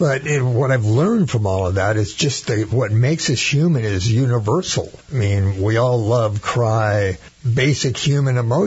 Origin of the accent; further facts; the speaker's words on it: Bishop, California, United States; I grew up in Bishop, California, under one of the most beautiful places in the world, with the Eastern Sierra Escarpment rising 10,000 feet above overhead.